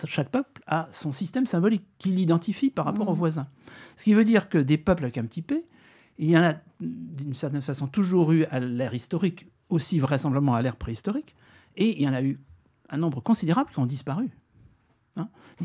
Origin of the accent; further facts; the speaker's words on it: Brittany, France; pas simplement parce que je suis breton comme lui